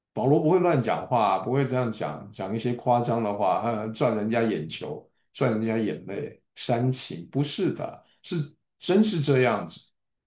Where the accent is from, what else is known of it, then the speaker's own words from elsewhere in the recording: Taiwan; 像那个我们台湾人讲说进那个把你那个肉啊，白切肉啊